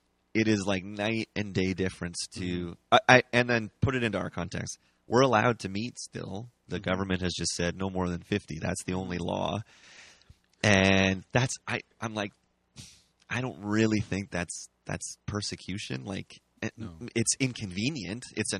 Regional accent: United States; accent: American; but really for people to go like, we get to, and this is my American accent, we get to meet because it's the Constitution.

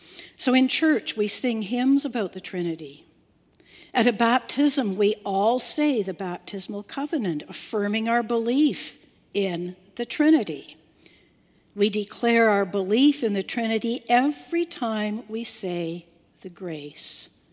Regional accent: Waterford, Munster, Ireland; Many years ago, growing up in Waterford, I had the somewhat unusual privilege of being part of two church communities.

